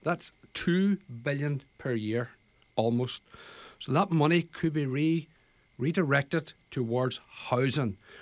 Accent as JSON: {"language": "English", "town": "Buncrana", "region": "Ulster", "country": "Ireland", "said": "I'm from Buncrana."}